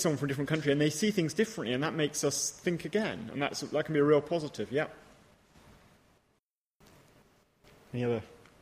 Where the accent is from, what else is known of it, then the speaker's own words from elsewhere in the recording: England, United Kingdom; I'm British, I'm English, I speak English. Ethnically, I'm Anglo-Indian.